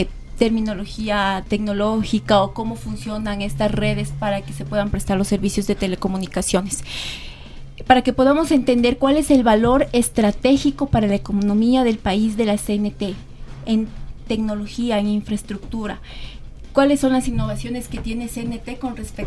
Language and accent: Spanish; Ecuador; como ecuatorianos nosotros